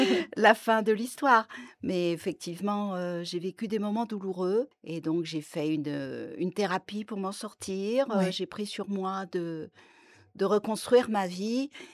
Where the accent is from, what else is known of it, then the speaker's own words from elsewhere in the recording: Île-de-France, France; moved away as an adult; now in Vosges, France; Alors, je suis au départ de région parisienne.